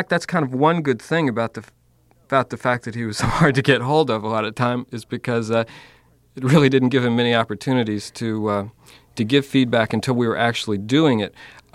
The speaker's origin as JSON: {"language": "English", "town": "Washington", "region": "District of Columbia", "country": "United States", "tie": "born or raised there", "said": "I mean, it's my city, too. I mean, I grew up in Washington"}